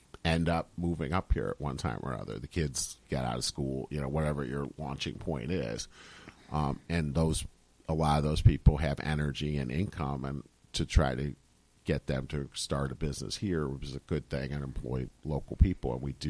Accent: Syracuse, New York, United States; I grew up in Syracuse. I worked in Ithaca for quite a while before that.

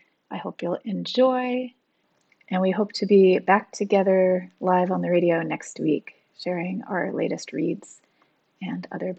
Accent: Hudson, New York, United States

